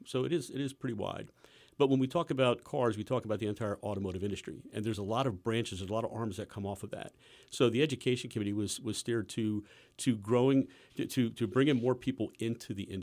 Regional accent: Bethlehem, Pennsylvania, United States; I'm born and raised in the Lehigh Valley. Bethlehem was my home for many years.

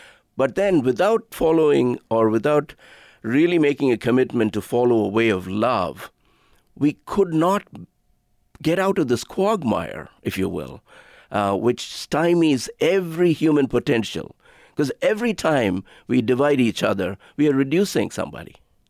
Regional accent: India; growing up in India, one of the beacons that we had was something like the civil rights movement.

